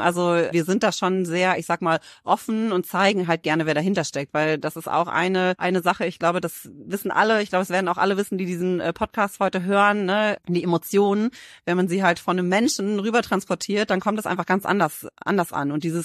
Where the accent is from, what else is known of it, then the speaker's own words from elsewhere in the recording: Rhineland, Germany; wir kommen aus dem Rheinland, wir reden auch gerne, wir lachen auch gerne.